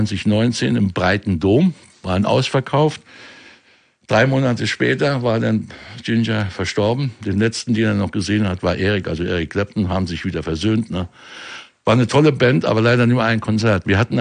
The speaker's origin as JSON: {"language": "German", "region": "Saarland", "country": "Germany", "said": "Ich bin Saarländer, ich weiß, wo Honecker herkommt. Der ist 30 Kilometer von meinem Geburtsort."}